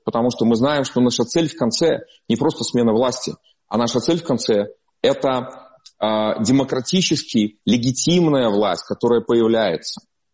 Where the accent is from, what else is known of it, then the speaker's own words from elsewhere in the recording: Belarus; На самом деле мы, белорусы, мы можем контролировать то, что можем контролировать.